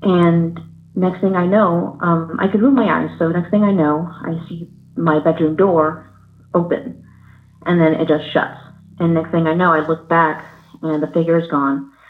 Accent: Fort Worth, Texas, United States; I'm from Fort Worth, Texas.

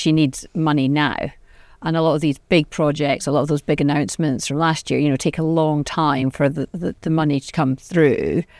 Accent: Scotland, United Kingdom; I come from Scotland.

